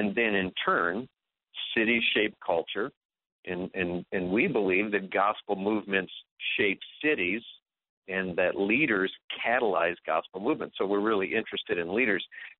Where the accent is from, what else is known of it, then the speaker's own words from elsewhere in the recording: Ontario, Canada; I grew up in Ontario, three brothers, so there's four of us in our family. We all grew up on a farm